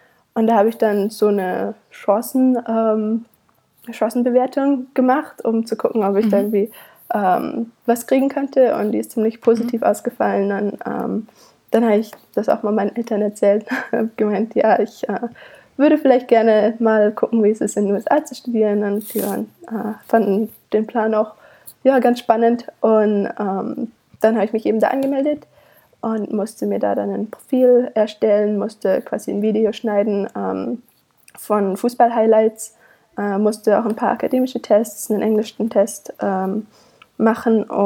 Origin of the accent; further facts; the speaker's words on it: Baden-Württemberg, Germany; Ich komme aus einem winzigen Kaff im Schwarzwald.